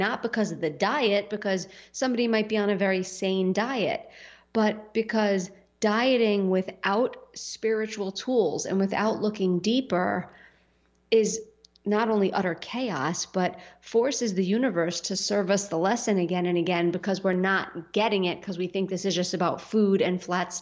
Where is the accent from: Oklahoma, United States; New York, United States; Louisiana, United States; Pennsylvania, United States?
New York, United States; Staten Island; when I grew up in Staten Island, I was a Staten Island girl.